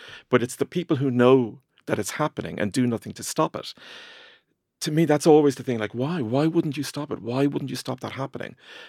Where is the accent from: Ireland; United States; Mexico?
Ireland; growing up in Ireland in the 80s and 90s